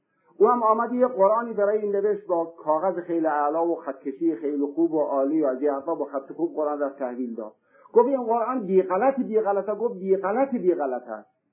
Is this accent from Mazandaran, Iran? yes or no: yes; Sari, Mazandaran, Iran; من خودم اهل ساری هستم،